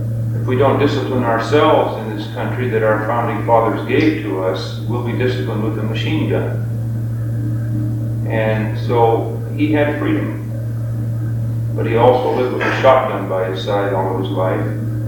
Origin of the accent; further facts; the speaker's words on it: St. Louis, United States; also born or lived in St. Helens; now in Banks, United States; from Banks, Oregon presently. I was born in St. Helens and raised in St. Louis.